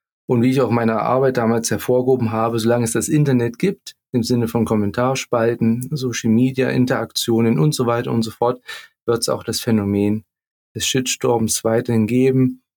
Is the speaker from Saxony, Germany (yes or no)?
yes; Saxony, Germany; Keine Angst, schwebeln kann ich gar nicht. Ich komme ja auch aus der Nähe von Leipzig. Also ich bemühe mich hier, das Hochdeutsche hochzuhalten.